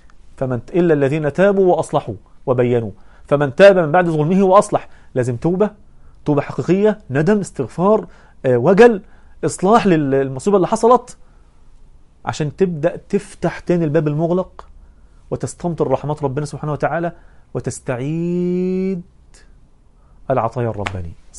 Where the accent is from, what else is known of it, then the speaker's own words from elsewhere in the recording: Egypt; فبيقول لي أنت منين؟ قلت له أنا من مصر.